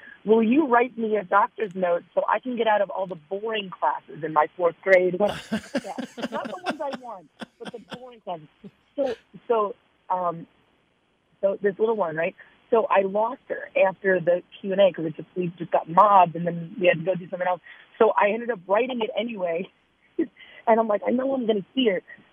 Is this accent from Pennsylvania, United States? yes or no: yes; Pennsylvania, United States; I'm a dork from Pennsylvania. I'm not cool.